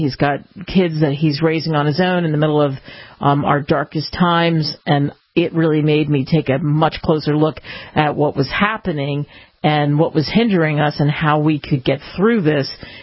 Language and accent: English; United States; Listen, I'm an American.